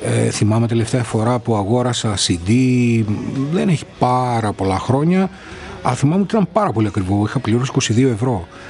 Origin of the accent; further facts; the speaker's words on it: Alexandroupoli, Eastern Macedonia and Thrace, Greece; Θυμάμαι αρκετούς από την πόλη μου, από την Αλεξανδρούπολη